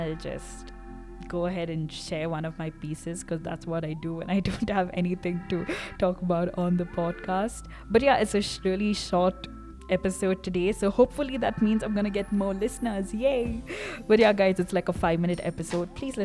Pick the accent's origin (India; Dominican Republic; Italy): India; South India; Okay, when I say Indian, I mean like South Indian. It's not that cold here.